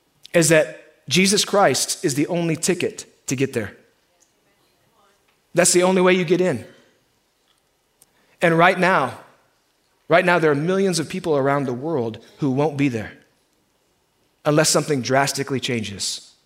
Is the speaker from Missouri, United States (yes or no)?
yes; Kansas City, Missouri, United States; I mentioned I'm from Kansas City area originally, grew up in a cattle ranch about 30 miles north of KC.